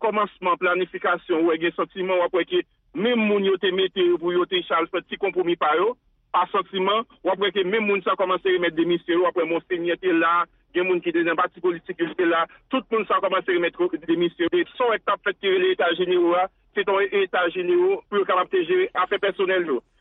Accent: Haiti; je suis haïtien.

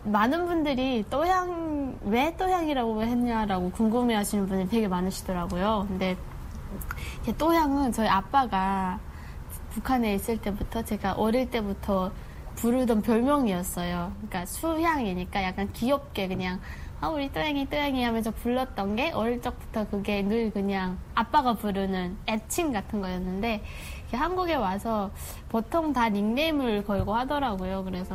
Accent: North Korea; now in South Korea; 저는 2009년도에 탈북을 해서

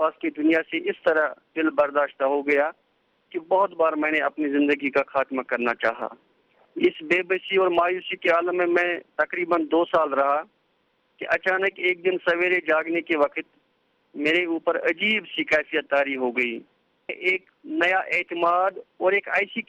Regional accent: Jammu and Kashmir, India; میں جموں کشمیر کے ایک دور افتادہ گاؤں جس کا نام آگر دانگر پورا ہے, میں 1981 عیسوی میں پیدا ہوا.

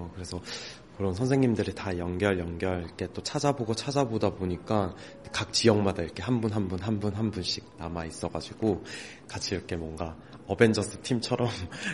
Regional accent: Tongyeong, South Gyeongsang, South Korea; 제 고향이 통영인데

